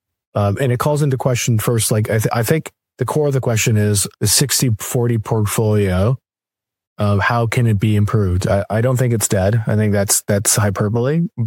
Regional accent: Canada; one of the many benefits of being Canadian is that you can predict the financial future by just looking down south.

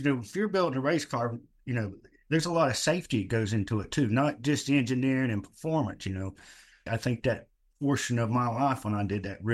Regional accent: Asheville, North Carolina, United States; I was born and raised here in Asheville, North Carolina.

